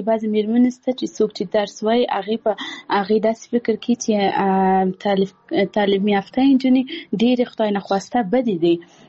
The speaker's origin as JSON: {"language": "Pashto", "region": "Paktia", "country": "Afghanistan", "said": "اول زه خپله خپل د پکتیا ولایت یم، زه د یو کلی یم"}